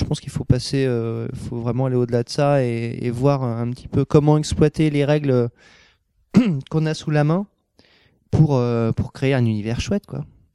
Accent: Paris, Île-de-France, France; dans Paris, puisque je suis parisien.

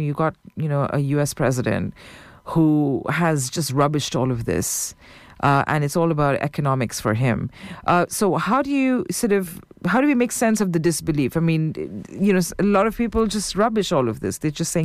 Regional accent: India; in my own country, I come from India

